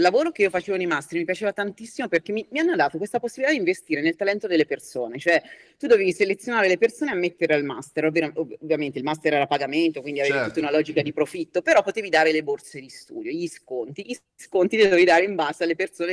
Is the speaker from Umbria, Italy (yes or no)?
yes; Perugia, Umbria, Italy; In realtà io non sono di Napoli, sono umbra, sono originaria di Perugia